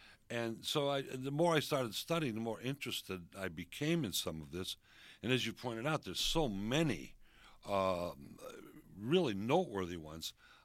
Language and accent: English; Milwaukee, Wisconsin, United States; also born or lived in Kenosha; I grew up in Milwaukee, and my parents will tell you that when I was just a little boy, I used to beg them to take me to the lake.